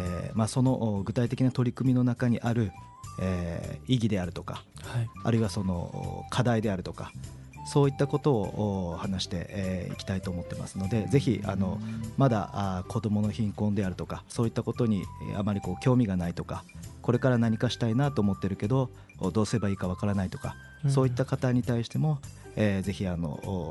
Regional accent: Hyuga, Miyazaki, Japan; 私は宮崎県の日向市というところの出身なんですが、

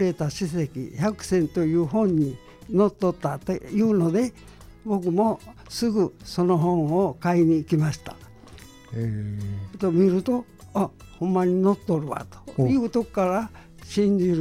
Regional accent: Fushimi, Kyoto, Japan; born there; 私はここの生まれではないのですが、昭和11年伏見の米屋の三男として生まれました、

